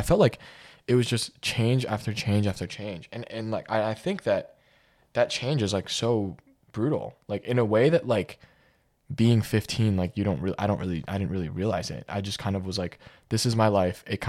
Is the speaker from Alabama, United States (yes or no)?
no; New York City, New York, United States; Just to give a brief recap, I grew up in New York City, so it was pretty bad.